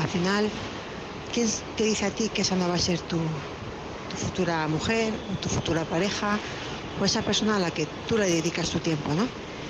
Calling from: Vitoria, Basque Country, Spain; Soy corresponsal de Vitoria.

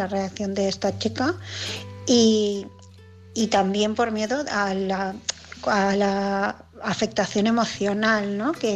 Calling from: Barcelona, Catalonia, Spain; de Barcelona

